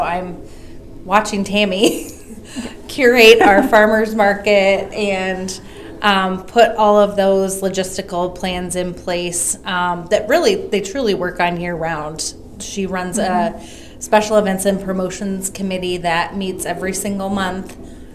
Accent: Marion, United States; I was born and raised in Marion, so the community really means a lot to me.

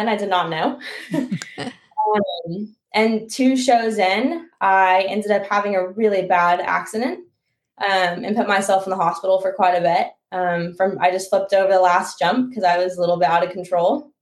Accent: Dallas, Texas, United States; I'm from Dallas, Texas.

